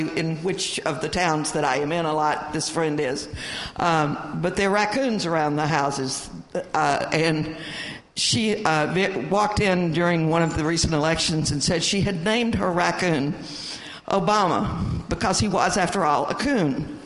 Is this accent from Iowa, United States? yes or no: no; Mississippi, United States; I grew up in South Mississippi